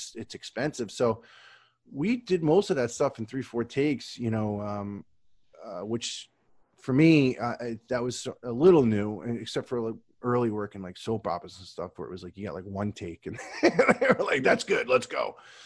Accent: United States; I know I'm an American, but I have Irish ancestry and I know how to say it.

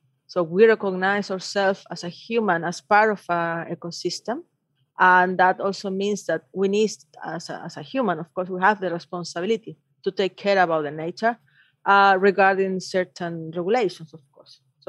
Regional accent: Antofagasta, Chile; English is a second language; I'm come from Antofagasta. This is the biggest region of mining, I would say, in Chile and probably in the world for copper. And my family is from here. So we have a long history in this territory.

